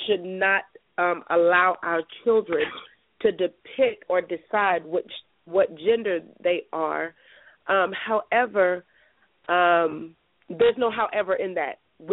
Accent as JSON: {"language": "English", "town": "Tacoma", "region": "Washington", "country": "United States", "lives_now": "Seattle, United States", "said": "Calling from Seattle. I'm from Tacoma, Washington."}